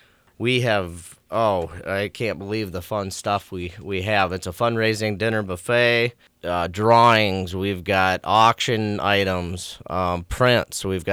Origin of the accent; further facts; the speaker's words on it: South Dakota, United States; Our passion is hunting and fishing, and we're from South Dakota, and if you don't do it, one of your relatives does.